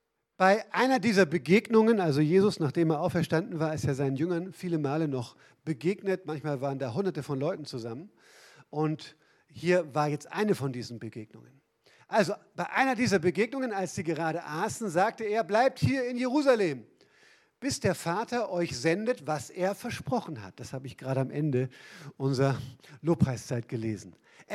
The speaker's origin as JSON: {"language": "German", "region": "Northern Germany", "country": "Germany", "said": "Weil ich kenne Rasenmähen als Norddeutscher. Ja? Auf dem flachen Land, du, mein Jung, na, da geht das gut."}